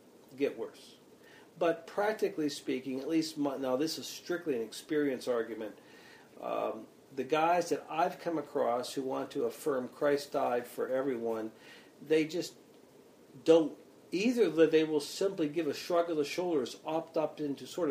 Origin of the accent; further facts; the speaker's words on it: Pittsburgh, Pennsylvania, United States; And, of course, I think in terms of growing up in Pittsburgh, where I grew up, the Steelers were terrible for years.